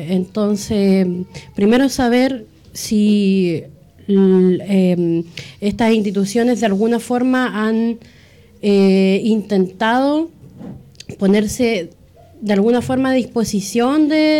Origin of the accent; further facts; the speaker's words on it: Los Lagos, Chile; Yo soy de Chilhué, ahí hay una comunidad